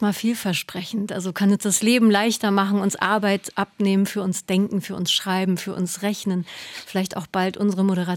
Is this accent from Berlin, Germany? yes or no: yes; Berlin, Germany; Das geht mir als Urberlinerin ehrlich gesagt auch ganz schön oft so, wenn ich durch Berlin fahre.